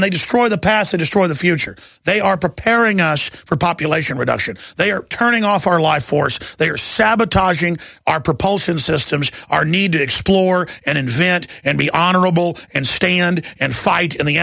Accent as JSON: {"language": "English", "town": "Dallas", "region": "Texas", "country": "United States", "tie": "born or raised there", "said": "The best education I ever got was growing up in Dallas and being around rough people"}